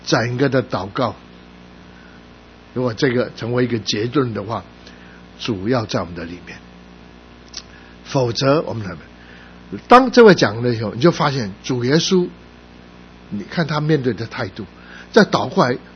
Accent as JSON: {"language": "Chinese", "region": "Guangdong", "country": "China", "said": "我们广东人说大阵仗"}